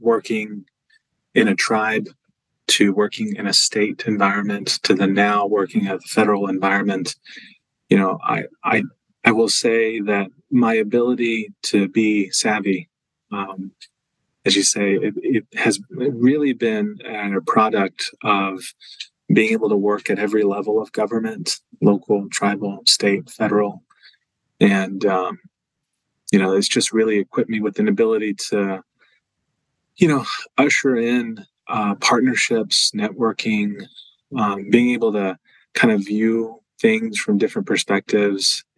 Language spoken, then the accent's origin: English; Lawton, Oklahoma, United States; I'm Comanche and Kiowa, and I hail from Lawton, Oklahoma.